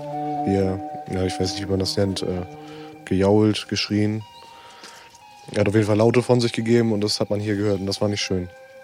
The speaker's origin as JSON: {"language": "German", "town": "Poel", "region": "Mecklenburg-Vorpommern", "country": "Germany", "said": "Also wenn jemand fragt, wo kommst du her und du sagst Pöhl, dann sagen die auch, da lag doch der Wal."}